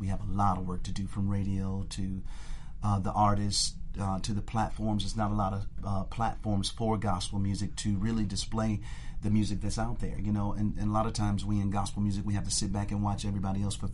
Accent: Detroit, Michigan, United States; I'm from Detroit, and if you go down Puritan Avenue, you will see a church on right across the street from each other

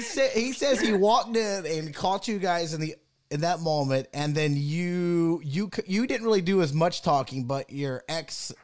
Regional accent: Florida, United States; now in California, United States; And I know I'm from Florida because I always wear flip-flops too. I just adjusted when I moved to California.

